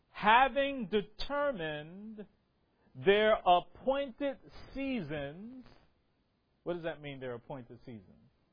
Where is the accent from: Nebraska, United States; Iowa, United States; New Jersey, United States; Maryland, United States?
New Jersey, United States; born there; now in Brooklyn, United States; I was born in New Jersey.